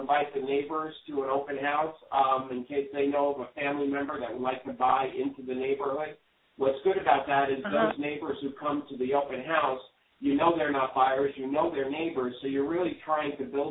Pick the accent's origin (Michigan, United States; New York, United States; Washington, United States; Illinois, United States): New York, United States; I personally, you know, I'm from New York, so going to somebody's house and knocking on the door, you know, I was always worried I'd get shot.